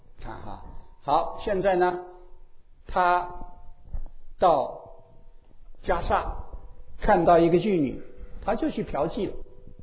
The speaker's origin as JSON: {"language": "Chinese", "region": "northern China", "country": "China", "said": "不，我们中国人、北方人这么讲啊"}